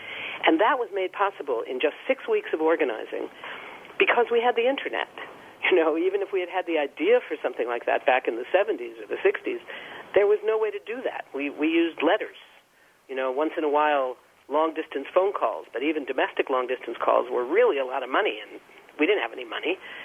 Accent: Los Angeles, California, United States; When I was growing up in the Jewish community in L.A., that's what there was.

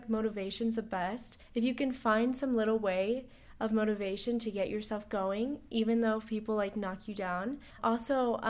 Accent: San Francisco, California, United States; I'm originally from San Francisco.

